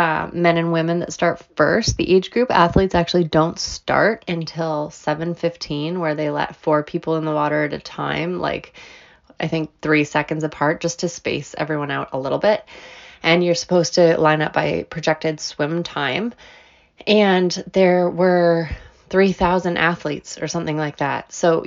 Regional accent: Canada; I'm Canadian

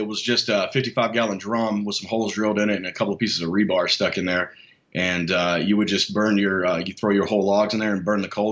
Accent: Alabama, United States; because in the lower regions of Alabama, where I grew up in the Gulf Coast, everything's all pork-driven.

